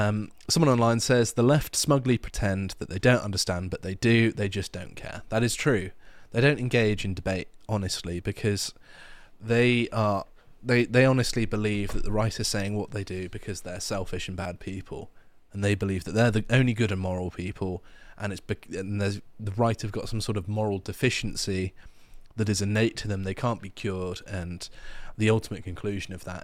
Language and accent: English; England, United Kingdom; It's tremendous fun to figure out what they're meant to actually say as an Englishman.